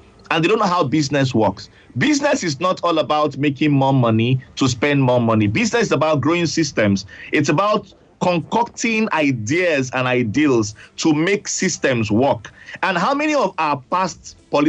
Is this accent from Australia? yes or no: no; Nigeria; It's like saying, because I'm a Nigerian child, I shouldn't eat my abado when I want to.